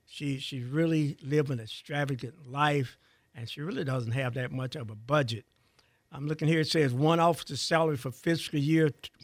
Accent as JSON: {"language": "English", "town": "Pensacola", "region": "Florida", "country": "United States", "tie": "born or raised there", "also_born_or_lived": "Dalton, United States", "said": "I was born in Dalton, Alabama, so, you know, I've been in Pensacola all my life, but I was born in Dalton."}